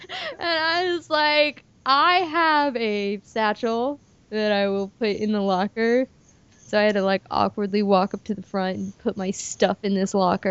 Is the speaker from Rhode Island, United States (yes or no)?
no; Hooper, Ohio, United States; born there; I was born in Hooper, Ohio, 1993.